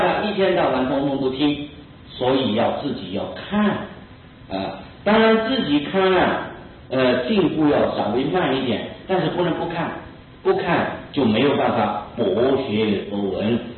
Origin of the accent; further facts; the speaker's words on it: Taiwan; 他就恐怕我们台湾人呢，还记得我们的老祖宗